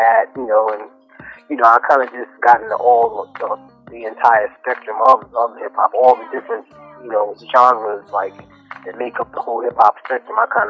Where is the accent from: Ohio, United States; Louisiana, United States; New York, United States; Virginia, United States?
New York, United States; Queens; My musical history, it started like, man, when I was like a teenager. I grew up in Queens, New York, South Ozone Park to be exact, Rockaway Boulevard.